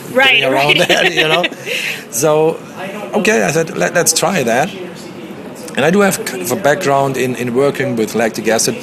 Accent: Bavaria, Germany; English is a second language; Whereas I have to say, in Germany, if somebody approaches you in Germany, and I'm from Bavaria

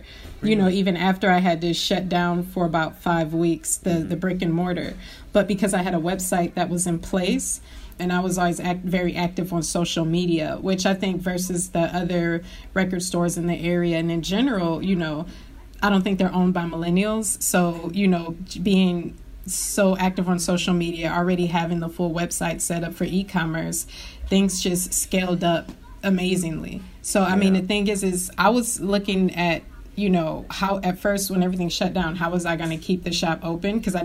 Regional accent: Poland; I'm from Poland, you know, and like it was crazy.

